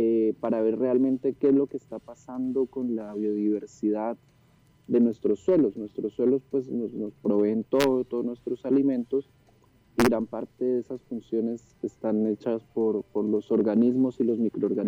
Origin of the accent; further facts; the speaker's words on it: Popayán, Cauca, Colombia; yo tengo 28 años, nací en Popayán en el 91